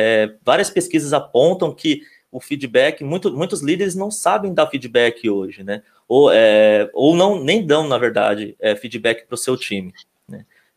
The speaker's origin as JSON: {"language": "Portuguese", "town": "Londrina", "region": "Paraná", "country": "Brazil", "tie": "born or raised there", "lives_now": "São Paulo, Brazil", "said": "eu sou do Paraná, sou natural de Londrina, no Paraná. Estou aqui em São Paulo já, né, numa jornada aí já há 2 anos."}